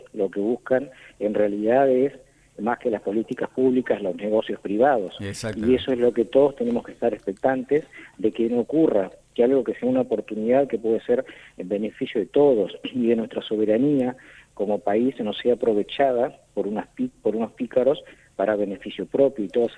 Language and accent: Spanish; Argentina; tener la responsabilidad como argentino de buscar por su propia cuenta la información